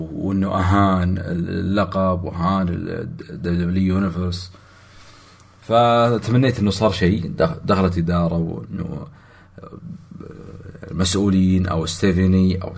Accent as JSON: {"language": "Arabic", "town": "Jeddah", "region": "Makkah Province", "country": "Saudi Arabia", "said": "اي ف راح يصير نفسها اللي صار في عضرو عندنا في جدة"}